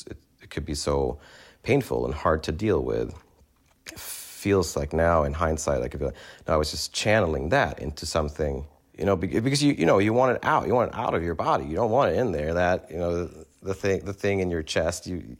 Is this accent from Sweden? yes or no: yes; Sweden; growing up in Sweden, and I don't want to, Sweden is an amazing place to live.